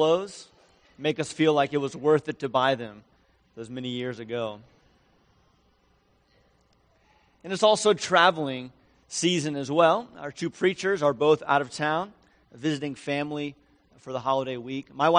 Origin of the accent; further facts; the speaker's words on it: Georgia, United States; Now, we are not from Alabama. I need to make that clear. We are from Georgia, but my brother, for whatever reason, moved to Alabama